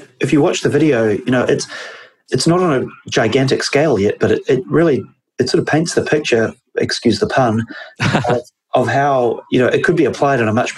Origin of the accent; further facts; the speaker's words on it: New Zealand; If you've heard me speak, I don't think I sound American. I'm originally from New Zealand, and we have a lot of sheep there.